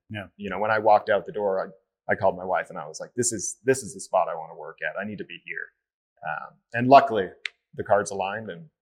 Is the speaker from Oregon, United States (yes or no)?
yes; Portland, Oregon, United States; And then growing up in Portland, I grew up around the restaurant scene and the craft beer scene